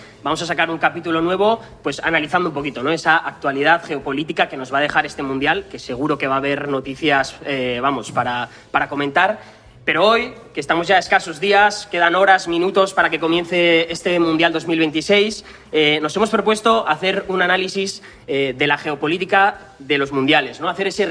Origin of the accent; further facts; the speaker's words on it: San Sebastián, Basque Country, Spain; yo soy de Donosti, o sea que yo hoy sí que yo juego en casa.